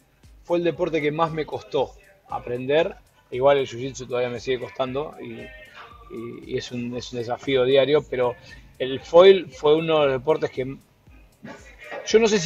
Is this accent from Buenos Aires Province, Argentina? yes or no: yes; Mar del Plata, Buenos Aires Province, Argentina; born there; Yo nací en Mar del Plata